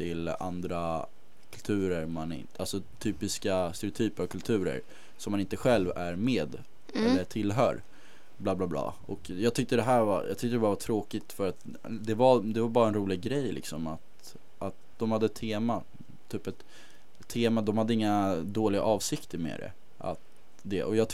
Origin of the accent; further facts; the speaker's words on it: Sweden; born there; jag är född i Sverige och svensk och jag är vit, jag bor i Täby.